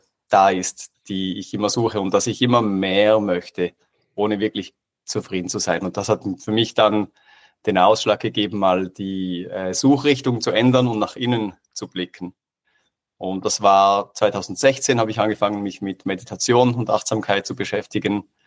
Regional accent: Switzerland; moved away as an adult; now in Vienna, Austria; ich bin ursprünglich aus der Schweiz

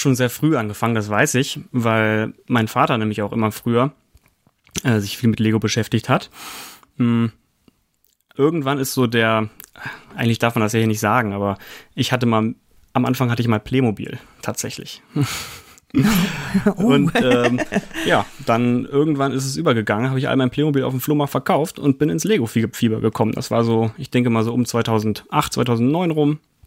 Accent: Lower Saxony, Germany; ich bin auf dem Hof aufgewachsen, komme ursprünglich aus der Region Göttingen, also aus Niedersachsen.

